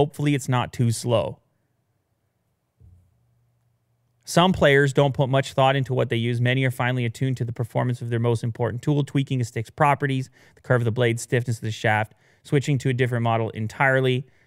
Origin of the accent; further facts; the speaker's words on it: Canada; I'm a hockey player. Mm. I'm from Canada